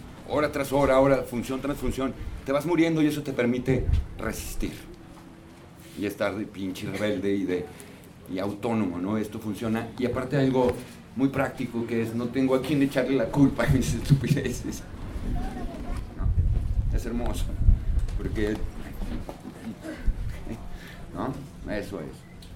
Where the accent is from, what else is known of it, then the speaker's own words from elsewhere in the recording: Mexico City, Mexico; born there; Nací allá, nací en la Ciudad de México y es una ciudad hermosa. Triste, gris, monstruosa, hermosa. Es mi ubre de hierro. Soy un urbanoide más.